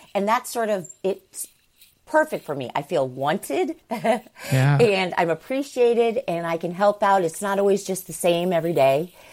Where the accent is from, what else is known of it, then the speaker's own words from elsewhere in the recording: Danville, Illinois, United States; In Danville, Illinois. It's near Champaign-Urbana.